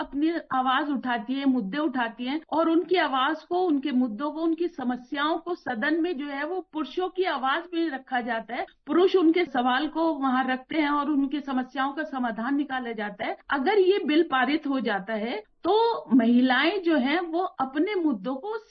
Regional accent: India; और हम भारत के निवासी हैं, वहां पर अगर ऐसा काम हो रहा है

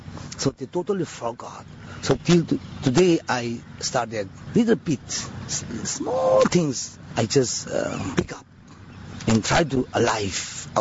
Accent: Manipur, India; I'm from Manipur and I'm Thangkhul tribe from Manipur state. I'm living in the Myanmar border. I'm living in the jungle. … I'm a folk musician and composers

